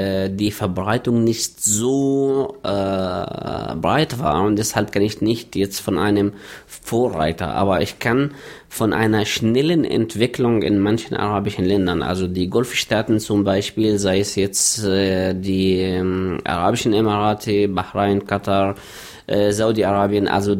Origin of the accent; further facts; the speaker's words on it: Palestine; German is a second language; moved away as an adult; now in Dortmund, Germany; ich komme aus Palästina, habe dort, bevor ich nach Deutschland kam, Journalistik und Politik studiert. Nach meinem Bachelor bin ich im Jahr 2000 nach Deutschland gekommen